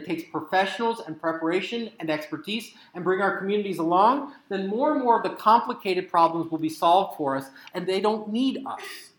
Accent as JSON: {"language": "English", "town": "Syracuse", "region": "New York", "country": "United States", "said": "I come from Syracuse, New York, and you might go, oh, Syracuse, yeah, that's a city, right?"}